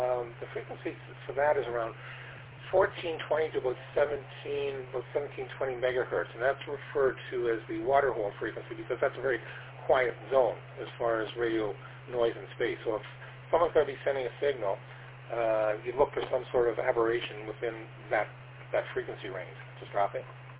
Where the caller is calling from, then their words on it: Toronto, Ontario, Canada; and I'm transmitting from Toronto, Ontario, Canada.